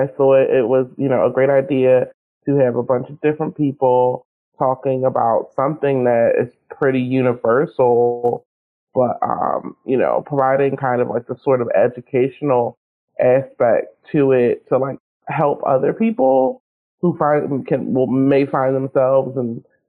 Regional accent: Philadelphia, Pennsylvania, United States; Like I'm from Philadelphia. I only just recently moved to California within the last year or so.

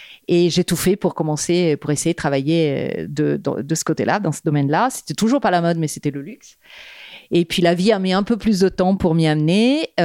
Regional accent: Rome, Lazio, Italy; moved away as an adult; now in Paris, France; je suis née à Rome, où j'ai grandi jusqu'à mes 25 ans. J'ai fait des études d'art là-bas, en histoire de l'art contemporain. Et puis j'ai décidé à un moment donné de venir à Paris.

